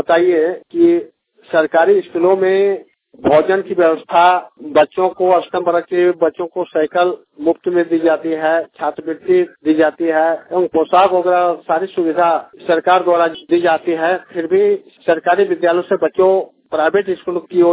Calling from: Chandrapura, Jharkhand, India; चंद्रपुरा बोकारो से बोल रहा हूँ। हमारे चंद्रपुरा प्रखंड में

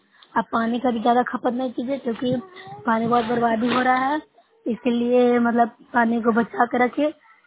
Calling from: Bihar, India; मैं नौसरा प्रखंड से हूँ, जिला नालंदा से बोल रही हूँ।

